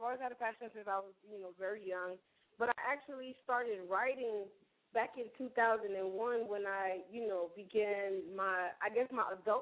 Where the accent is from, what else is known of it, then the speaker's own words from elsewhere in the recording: Miami, Florida, United States; Miami, Florida.